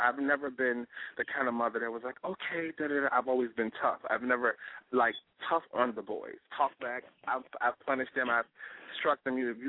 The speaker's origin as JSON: {"language": "English", "town": "Richmond", "region": "Virginia", "country": "United States", "said": "I'm from Richmond, Virginia, so of course we're going to be there."}